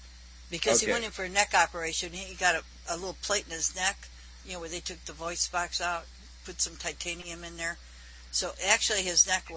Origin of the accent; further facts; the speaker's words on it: San Diego, California, United States; We're from San Diego originally.